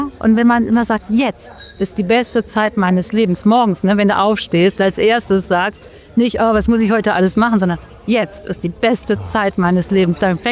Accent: Bonn, North Rhine-Westphalia, Germany; born there; Aber geboren bin ich in Bonn und da lebe ich ja auch immer noch. Und meine Freunde, ich bin so deutsch, wie man nur deutsch sein kann.

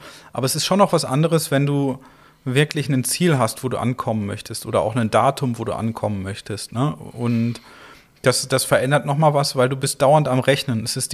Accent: North Rhine-Westphalia, Germany; Ich komme ja aus dem Ruhrgebiet

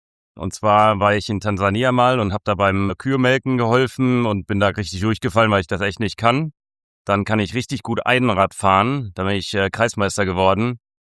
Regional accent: North Rhine-Westphalia, Germany; bin im Münsterland aufgewachsen, auf einem landwirtschaftlichen Familienbetrieb, habe vier Geschwister

